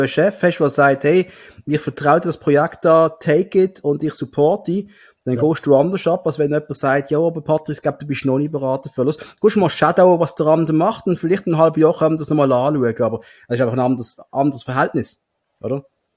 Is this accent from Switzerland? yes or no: yes; Switzerland; für mich als Schweizer